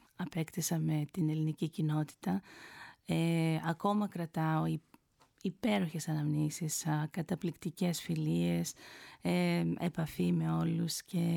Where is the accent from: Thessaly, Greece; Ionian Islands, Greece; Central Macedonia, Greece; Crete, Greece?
Thessaly, Greece; Anthotopos; also born or lived in Almyros; Από την ίδια περιοχή, σε ένα μικρό χωριό που λέγεται Ανθότοπος, μεγάλωσα. Μέχρι τα 18 μου εκεί έμεινα